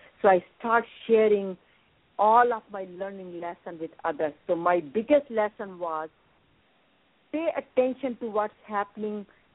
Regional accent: India; English is a second language; even I grew up in India

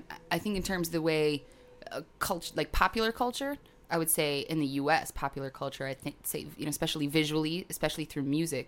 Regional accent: Green Bay, Wisconsin, United States; I grew up watching a lot of football because I grew up in Green Bay, Wisconsin, football capital of the world, I know.

